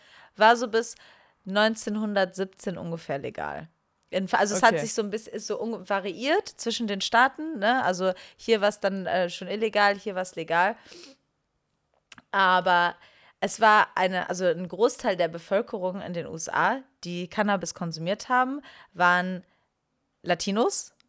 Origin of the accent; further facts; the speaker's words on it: Rhineland, Germany; ich komme ja aus dem Rheinland, ne